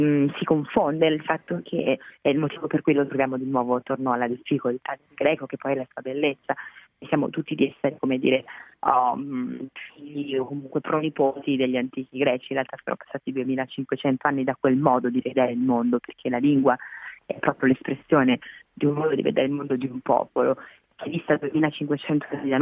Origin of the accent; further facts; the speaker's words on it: Tuscany, Italy; essendo io toscana